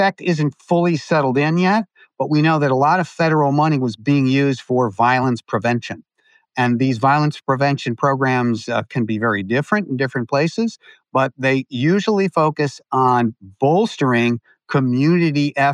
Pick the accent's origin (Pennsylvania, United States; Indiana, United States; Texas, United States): Pennsylvania, United States; Pittsburgh; The same kind of thing is happening here in my hometown of Pittsburgh.